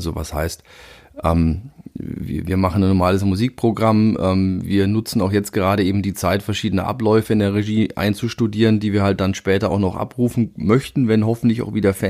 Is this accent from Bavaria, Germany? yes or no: yes; Würzburg, Bavaria, Germany; Es ist so gesehen der Verein aus meiner Heimatstadt.